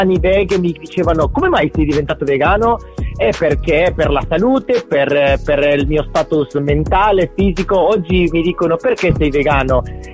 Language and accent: Italian; Uruguay; arrivo da un paese dove la cultura è proprio pollo e carne. Si può dire che io sono uruguaiano